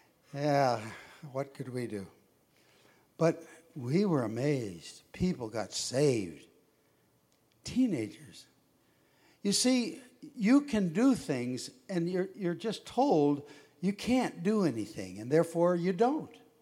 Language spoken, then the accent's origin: English; Santa Monica, California, United States; Now, I grew up near Santa Monica, and I spent lots of times out in the waves, and that was more fun.